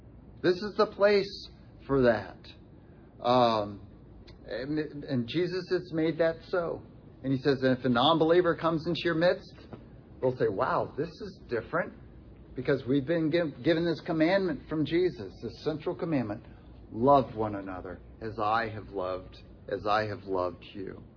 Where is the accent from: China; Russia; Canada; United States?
United States; Rochester, New York; Growing up in Rochester, New York, I had lots of Jewish friends.